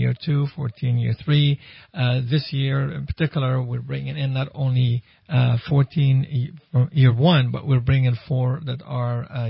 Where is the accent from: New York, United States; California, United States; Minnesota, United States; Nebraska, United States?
California, United States; I'm a testament. I came from Southern California.